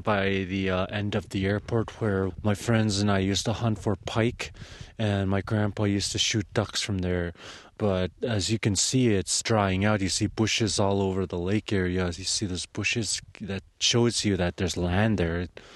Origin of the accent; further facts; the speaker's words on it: Arctic Village, Alaska, United States; I'm really thankful I grew up in Arctic Village.